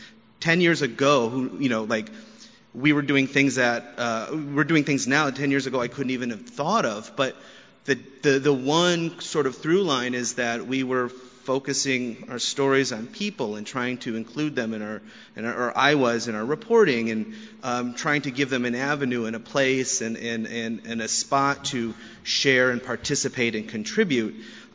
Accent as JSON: {"language": "English", "town": "Garden City", "region": "Michigan", "country": "United States", "also_born_or_lived": "Oakland, United States", "said": "I'm from Garden City, Michigan. I went to Wayne State University"}